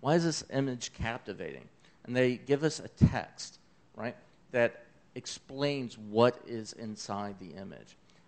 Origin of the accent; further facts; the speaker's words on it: Memphis, Tennessee, United States; accent: southern; My southern accent ain't that strong, y'all. I'm from Memphis, Tennessee. We don't barbecue no briskets. We're pork.